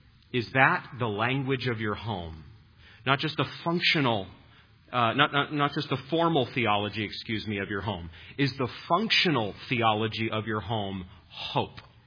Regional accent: New England, United States; I grew up in New England. The Boston Marathon is like a holiday.

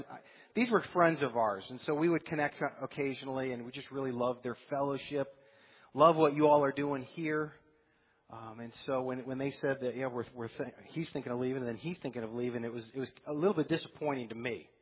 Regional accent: Wisconsin, United States; I grew up in Wisconsin, if any of you are from there.

